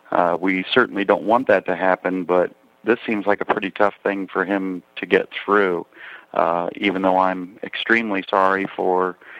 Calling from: Tampa, Florida, United States; Hi, Dan. I'm calling from Tampa, Florida. I'm a 42-year-old gay man

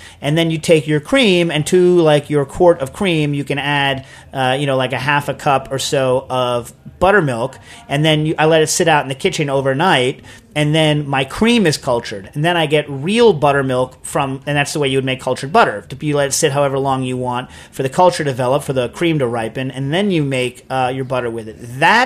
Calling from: Seoul, South Korea; from Seoul, Korea.

